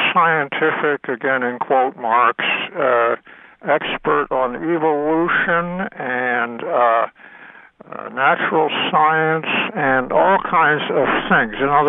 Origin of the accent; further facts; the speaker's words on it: New England, United States; born there; but I think that means I was born in New England, so.